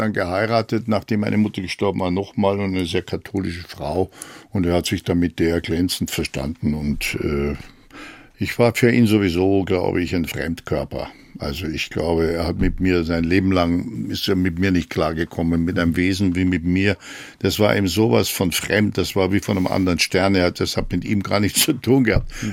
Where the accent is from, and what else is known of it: Germany